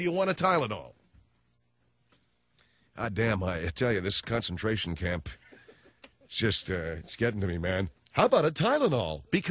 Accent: Miami, Florida, United States; I'm from Miami.

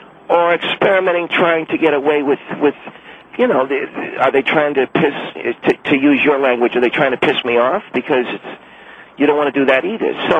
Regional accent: Houston, Texas, United States; and I grew up in Houston, Texas.

